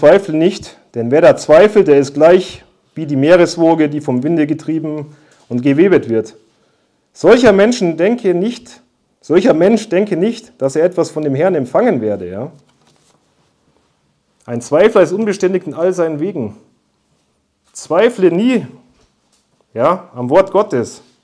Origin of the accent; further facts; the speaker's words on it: Germany; gerade als Deutscher, ja, das ist unser Vaterland, unsere Muttersprache, ja, das ist unser christliches Erben.